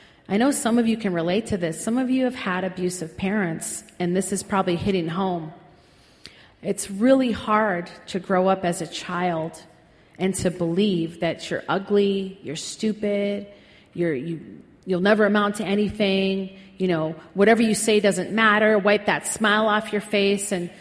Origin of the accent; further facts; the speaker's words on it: Minnesota, United States; I'm from Minnesota originally. Any Minnesota people here? Minnesota, yo. Come on, oh, hey, Minnesota, hey, yeah, don't you know. Kind of sound Canadian in a way, but we got our own little accent in Minnesota.